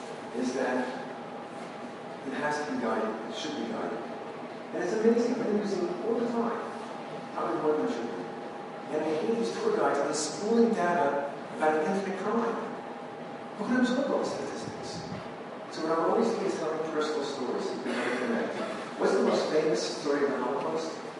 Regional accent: Austria; I was born in Austria, I was raised in Austria.

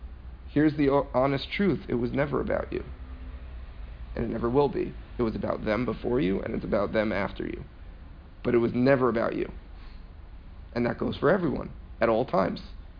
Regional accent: New Jersey, United States; now in Israel; I grew up in New Jersey and parents were extremely Zionistic, but not to the point where there was any talk about moving here.

